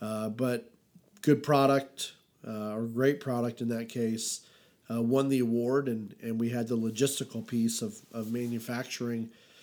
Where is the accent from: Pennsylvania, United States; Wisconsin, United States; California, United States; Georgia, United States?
Georgia, United States; Atlanta; So I'm from Atlanta.